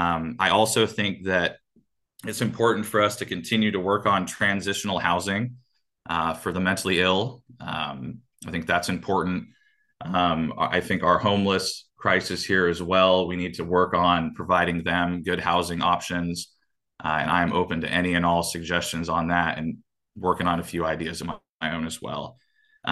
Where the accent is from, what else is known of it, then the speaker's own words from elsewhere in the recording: Eureka, California, United States; Being born and raised in Eureka, I just want to help my fellow citizen and help them feel heard.